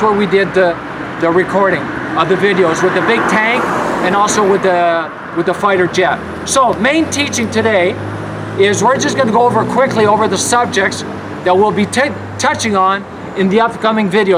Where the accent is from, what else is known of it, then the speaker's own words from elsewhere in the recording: Oshawa, Ontario, Canada; we are in Oshawa, Ontario, Canada. This is my hometown.